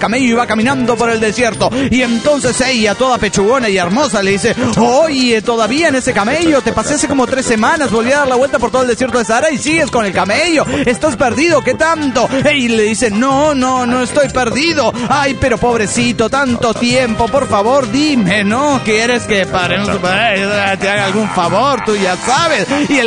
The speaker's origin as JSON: {"language": "Spanish", "town": "Tuxtla Gutiérrez", "region": "Chiapas", "country": "Mexico", "said": "de Tuxtla Gutiérrez, Chiapas, México."}